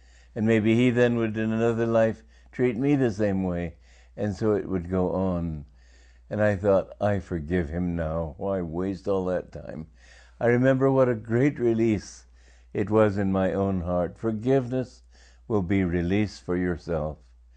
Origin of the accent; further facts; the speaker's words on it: England, United Kingdom; also born or lived in Europe; that time because I'd grown up and brought up in Europe and in England. And I guess he decided that my accent was an insult to the American flag.